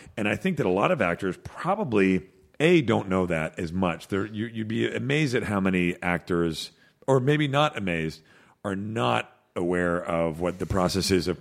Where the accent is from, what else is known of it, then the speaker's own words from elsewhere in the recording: Toronto, Ontario, Canada; Well, yeah, maybe because I'm Canadian.